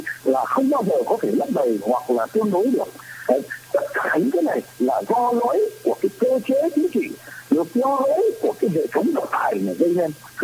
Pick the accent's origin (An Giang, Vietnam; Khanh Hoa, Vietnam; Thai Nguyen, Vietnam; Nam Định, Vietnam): Nam Định, Vietnam; Vụ Bản; tôi vẫn nói ngay quê tôi thôi, ở vụ bản Hà Nam Nam Định